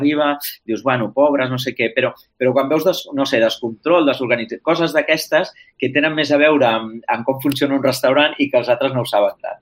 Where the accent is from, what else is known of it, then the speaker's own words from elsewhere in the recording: Barcelona, Catalonia, Spain; also born or lived in Monistrol de Montserrat; Jo vaig néixer a Monistrol de Montserrat, però he viscut tota la vida a Barcelona.